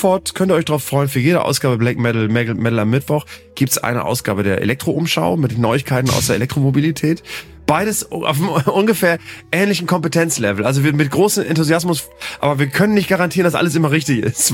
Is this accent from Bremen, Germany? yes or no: yes; Bremen, Germany; Ich bin an der Weser aufgewachsen und ich bin regelmäßig auch morgens aufgewacht vom Nebelhorn an diesigen Tagen, die es ja in Bremen sehr oft gibt